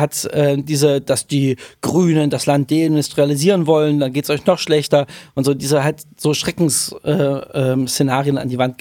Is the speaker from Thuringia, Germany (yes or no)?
yes; Thuringia, Germany; ich komme aus Thüringen, wenn ich in meine Heimat zurückkomme und da sehe